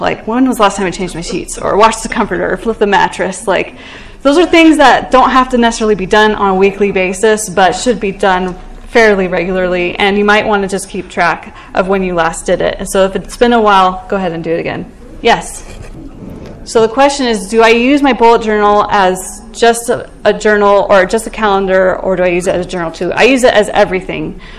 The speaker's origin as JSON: {"language": "English", "region": "Colorado", "country": "United States", "said": "I'm from Colorado, and you may or may not have heard of the Marshall Fire that swept through our community"}